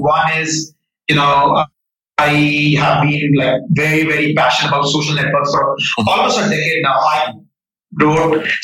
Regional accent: India; moved away as an adult; now in United States; So I grew up in India, went to IIT Delhi

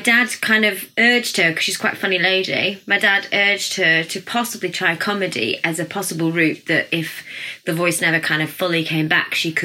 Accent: Blackpool, North West England, United Kingdom; now in Biggleswade, United Kingdom; Because I'm from Blackpool, so it's like a home from home.

